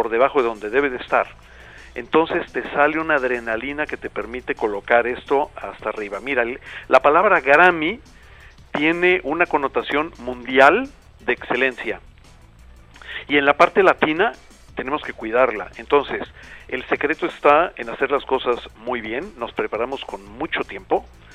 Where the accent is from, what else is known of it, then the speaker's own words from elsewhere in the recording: Mexico; now in United States; Yo soy mexicano, como tú sabes